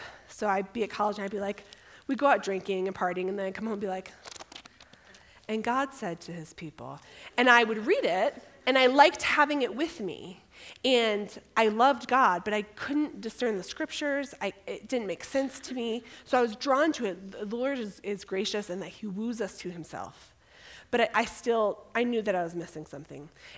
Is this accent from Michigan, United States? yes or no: yes; Michigan, United States; So I grew up in Michigan. I was raised in a non-Christian family.